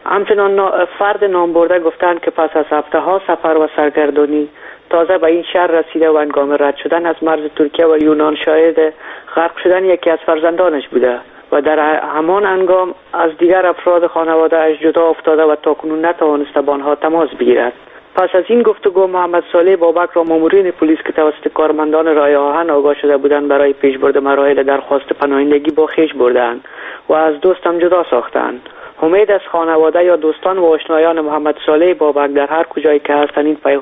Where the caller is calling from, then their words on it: Netherlands; از هلند هستم.